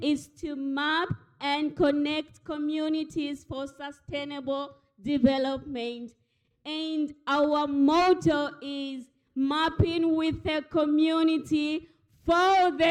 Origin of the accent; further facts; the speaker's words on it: Zambia; I'm from Zambia.